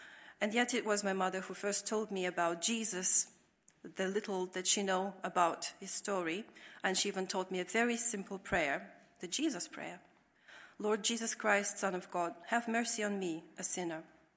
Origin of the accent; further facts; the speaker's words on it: Russia; also born or lived in Soviet Union; now in Moldova; So, like I said, I was born in the Soviet Union, more specifically in Russian Federation, and I was born into a Russian-Ukrainian family, which fell apart shortly after my arrival. So I lived in Russia together with my mother and older brother until 1991